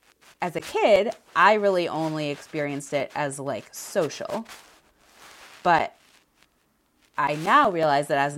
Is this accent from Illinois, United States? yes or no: yes; Chicago, Illinois, United States; I felt when I was growing up very held by the community that I grew up in Chicago, and it was a large community.